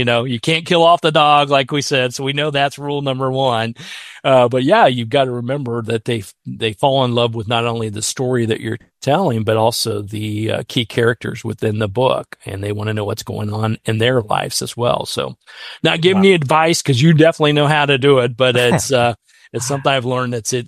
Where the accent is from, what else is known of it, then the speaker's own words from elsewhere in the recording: Richmond, Indiana, United States; even to my hometown of Richmond, Indiana, playing for the symphony